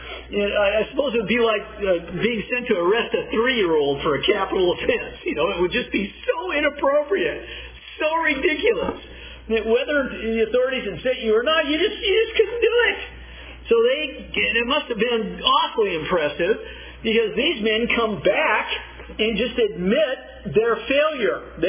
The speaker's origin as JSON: {"language": "English", "town": "Inglewood", "region": "California", "country": "United States", "said": "I'm from Inglewood, California. Inglewood Hospital is where I was born."}